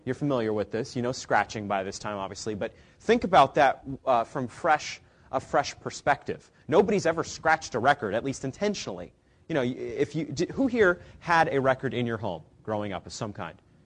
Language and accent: English; Maine, United States; I'm from Maine, and you don't meet many Mainers in general